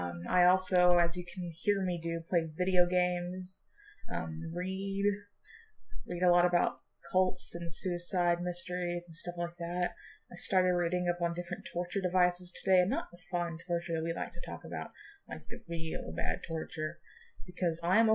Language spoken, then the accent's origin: English; Texas, United States; For those who don't know, I'm actually Texan. I live in Texas currently, and I've always lived in Texas.